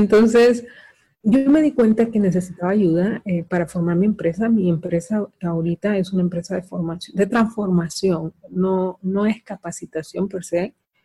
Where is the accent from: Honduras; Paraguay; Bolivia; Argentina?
Honduras; en mi país donde yo vivo, que es en Honduras